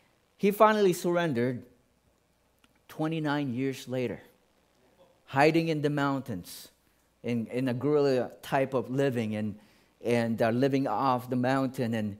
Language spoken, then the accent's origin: English; Philippines; I grew up in the Philippines, and we live by the ocean.